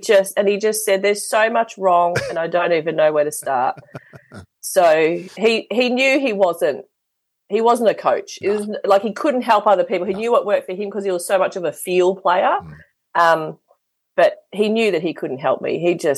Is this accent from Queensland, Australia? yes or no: no; Shepparton, Victoria, Australia; because we grew up in Shepparton. So as a young kid in Shepparton, to get your photo in the paper, that was like the pinnacle of, you know, sporting prowess.